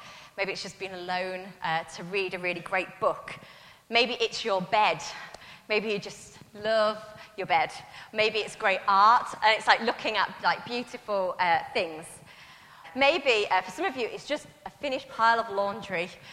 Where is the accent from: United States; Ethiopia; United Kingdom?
United Kingdom; Hull, Yorkshire and the Humber; I was brought up in Hull on the East Coast